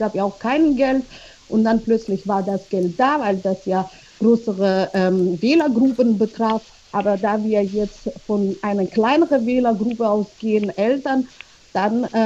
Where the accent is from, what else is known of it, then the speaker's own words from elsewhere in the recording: Georgia; German is a second language; ich komme selber zum Beispiel aus Georgien und Deutsch ist nicht meine Muttersprache.